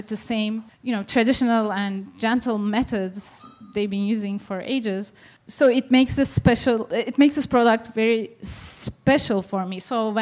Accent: Turkey; now in United States; They were my favorite fruit when I was growing up in Turkey.

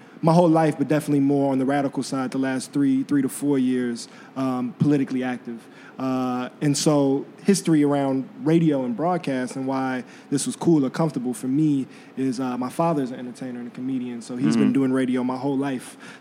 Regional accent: Chicago, Illinois, United States; I'm born and raised in Chicago from the South Side.

